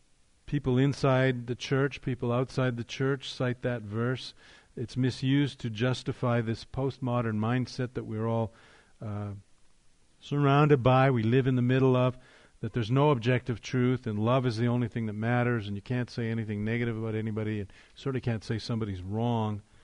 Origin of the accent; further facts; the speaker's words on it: Canada; I grew up in Canada, so I know Canadian culture.